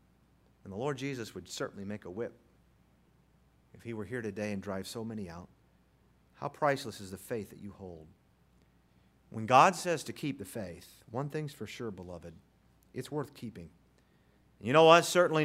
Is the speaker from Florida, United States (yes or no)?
yes; Indiantown, Florida, United States; But one of the things I remember most about growing up in Indiantown were the guns.